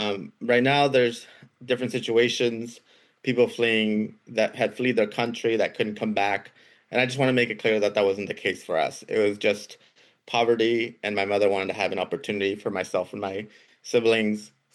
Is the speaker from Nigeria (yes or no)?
no; Morelita, Guerrero, Mexico; moved away; We were in a small town called Morelita, Guerrero. If you ever had vacation in Acapulco, my town is about 5 hours inland.